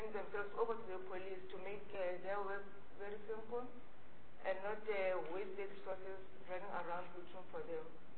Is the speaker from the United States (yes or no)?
no; South Africa; born there; ever since I was born here in South Africa